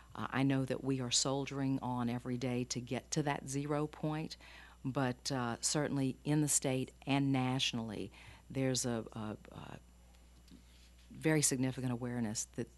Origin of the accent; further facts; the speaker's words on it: Louisiana, United States; Well, I'm originally from Iberville, which is, you